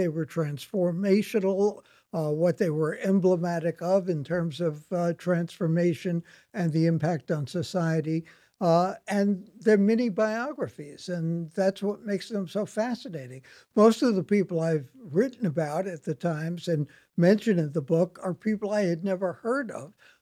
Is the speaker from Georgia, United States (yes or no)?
no; Brooklyn, New York, United States; born or raised there